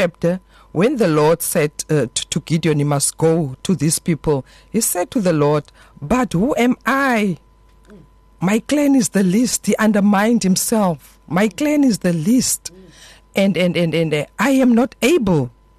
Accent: King William's Town, Eastern Cape, South Africa; I am from the Eastern Cape, King Williamstown.

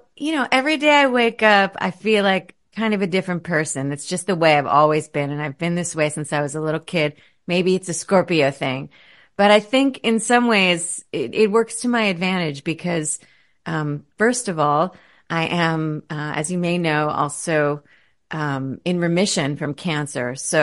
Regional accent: United States; Last time I checked, I'm still American

